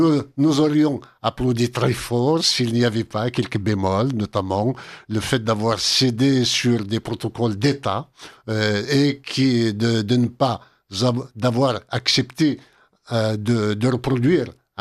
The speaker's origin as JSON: {"language": "French", "region": "Kabylie", "country": "Algeria", "said": "Mais nous, en tant que Kabyle, nous avons mis la barre là où il fallait"}